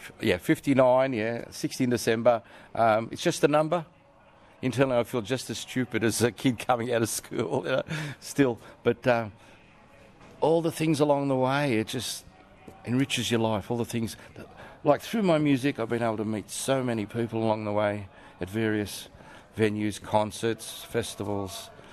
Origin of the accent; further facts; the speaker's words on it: Australia; born there; Well, I'm born in Australia, but I have this Slovenian culture behind me. And it's just so cool. So I'm Slovenian.